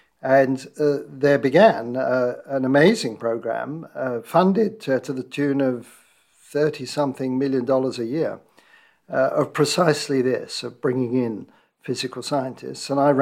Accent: London, United Kingdom; moved away as an adult; also born or lived in Newcastle upon Tyne / Adelaide; now in Arizona, United States; I grew up in London.

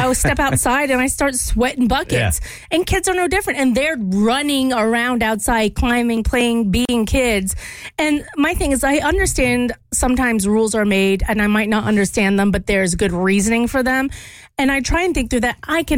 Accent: Louisiana, United States; I did not have that because I grew up in Louisiana and God bless, somebody had common sense

